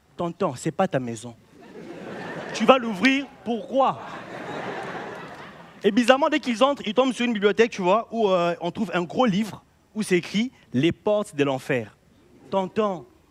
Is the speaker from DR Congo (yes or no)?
yes; Kinshasa, DR Congo; la humoriste congolais, je viens de Kinshasa.